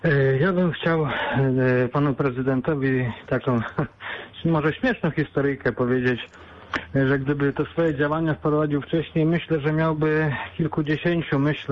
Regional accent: Greater Poland Voivodeship, Poland; pochodzę z małej wsi pod Poznaniem, jakieś około 40 kilometrów

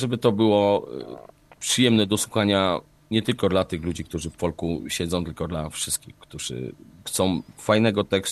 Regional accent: Lesser Poland, Poland; My jesteśmy z Podhala, tak jak już większość z państwa pewnie wie.

